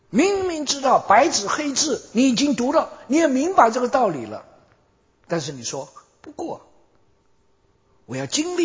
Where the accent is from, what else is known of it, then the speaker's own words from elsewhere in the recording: China; 我们是中国人，我们的中国的文化把我们困住了，我们永远跳不出这个中国的文化